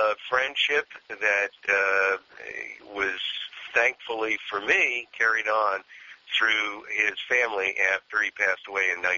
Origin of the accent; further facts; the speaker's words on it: New York, United States; it all comes from my deep roots of growing up in New York.